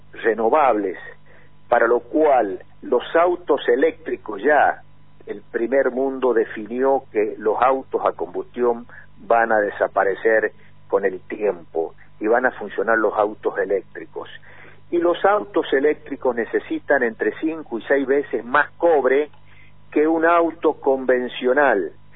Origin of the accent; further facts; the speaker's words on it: Argentina; somos dos accionistas argentinos, somos los dos argentinos contemporáneos, los dos 60 y tantos